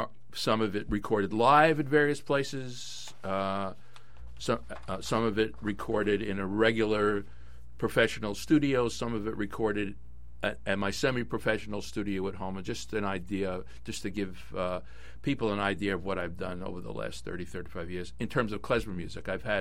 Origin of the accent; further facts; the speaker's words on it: New York, United States; He grew up in Brooklyn and I grew up in the Bronx around the same period of time